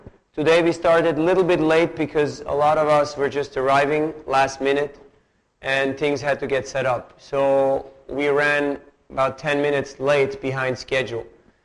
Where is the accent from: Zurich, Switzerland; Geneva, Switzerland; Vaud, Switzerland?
Zurich, Switzerland; English is a second language; I'm from Zurich, Switzerland, joined ISKCON in 1984